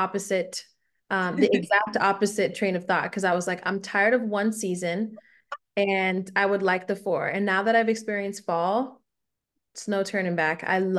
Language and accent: English; Davie, Florida, United States; Not originally. I was born and raised in Davie, Florida, which is like Broward County. So maybe Fort Lauderdale is a little bit more known than Davie.